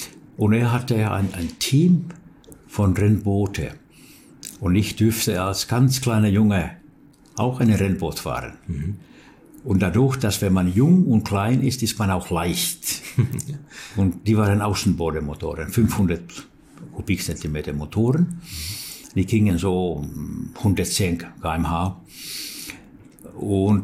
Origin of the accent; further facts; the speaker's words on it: Turku, Southwest Finland, Finland; dass in Turku, wo ich wohnte und wo ich geboren bin